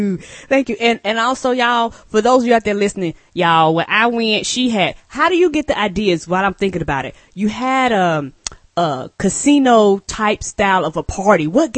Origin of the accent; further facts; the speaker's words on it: the South, United States; And I'm from the South, so I was like, okay.